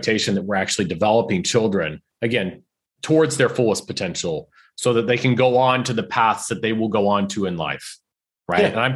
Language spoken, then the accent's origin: English; Houston, Texas, United States; I grew up in Houston, Texas. I went to school there.